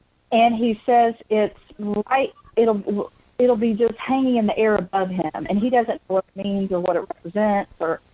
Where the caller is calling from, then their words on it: Georgia, United States; from Georgia.